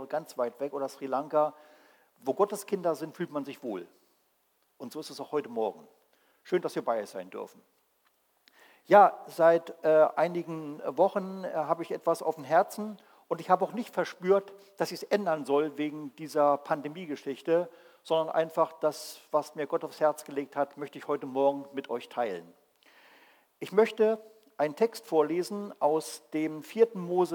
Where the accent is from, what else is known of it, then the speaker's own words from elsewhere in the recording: Göttingen, Lower Saxony, Germany; Wir sind ja selber auch Ekklesianer, wir kommen ja aus Göttingen und waren ja 13,5 Jahre dort in der Ekklesia gewesen